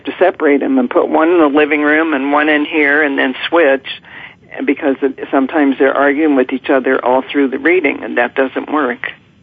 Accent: Ohio, United States; first of all, I'm 9 years older. I come from Ohio.

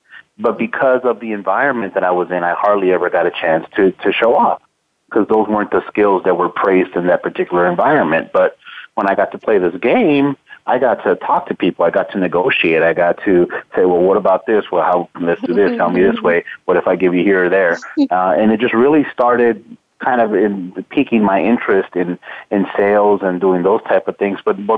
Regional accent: Los Angeles, California, United States; My parents are born and raised in Guatemala. So I'm 100% Guatemalan. And I was born here in the States, but I did grow up in Southern California in the Los Angeles area. And we grew up in a very poor neighborhood.

